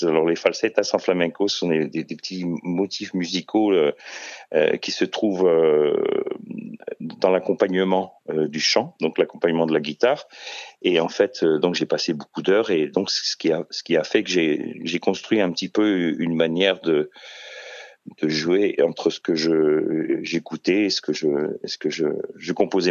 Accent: Alençon, Normandy, France; born there; also born or lived in Caen / Paris; je suis né à Alençon, et puis j'ai fait des études à Caen, après à Paris, et puis je suis parti en coopération en Afrique. J'avais 25 ans

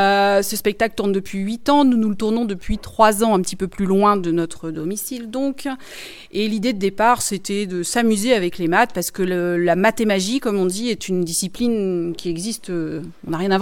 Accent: Pays de la Loire, France; Nous venons de Vendée.

